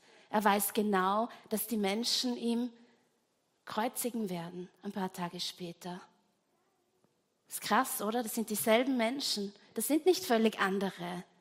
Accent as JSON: {"language": "German", "region": "Trentino-Alto Adige", "country": "Italy", "said": "also in Südtirol, da wo ich herkomme, gab es immer die Trophäe, wer der Palmesel wird."}